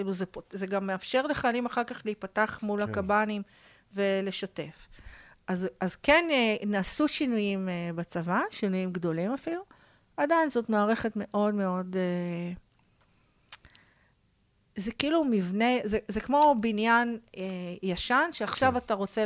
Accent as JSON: {"language": "Hebrew", "town": "Tel Aviv", "region": "Tel Aviv District", "country": "Israel", "said": "אני תל אביבית, במילא לא צריך אוטו"}